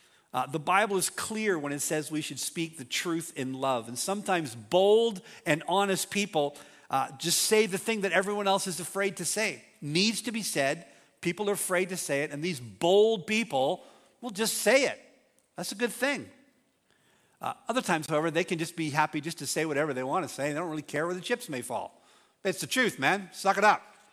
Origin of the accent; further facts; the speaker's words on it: Revelstoke, British Columbia, Canada; See, I'm from Revelstoke. Revelstoke.